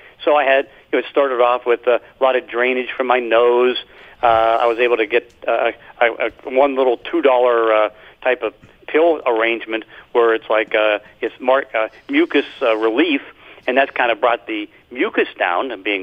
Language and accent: English; Pittsburgh, Pennsylvania, United States; now in Seattle, United States; growing up in Pittsburgh, living out here in what's usually considered to be 75-degree weather with very little humidity